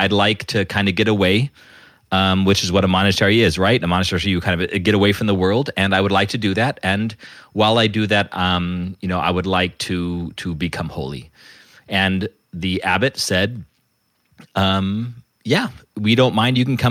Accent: Albuquerque, New Mexico, United States; born there; So quick story. I was born in 1978 in Albuquerque, New Mexico.

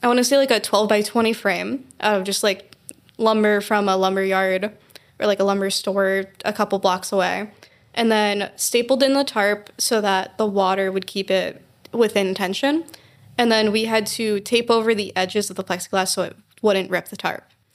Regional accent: Long Island, New York, United States; Luckily, I'm from Long Island, so we have these. We have these in case of floods.

